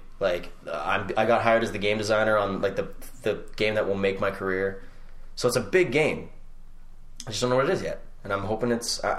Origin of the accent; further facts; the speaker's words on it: Canada; it just doesn't work for me because I'm Canadian.